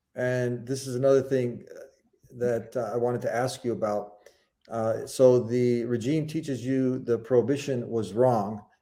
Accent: Bosnia & Herzegovina; He's because I'm from Bosnia, so okay. Vich usually.

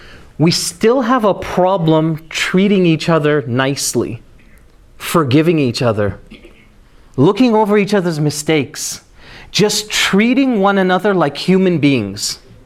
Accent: Toronto, Ontario, Canada; So for whatever it's worth, I'm from Toronto

